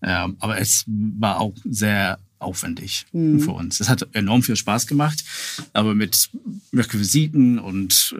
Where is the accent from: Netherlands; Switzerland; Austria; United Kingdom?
United Kingdom; Newcastle, North East England; German is a second language; moved away as an adult; also born or lived in Edinburgh; now in Berlin, Germany; Ich habe in Großbritannien studiert. Ich komme ursprünglich aus Newcastle in Nordostengland, habe in Schottland Fotografie studiert, in Edinburgh und dann auch in der Nähe von London Kamera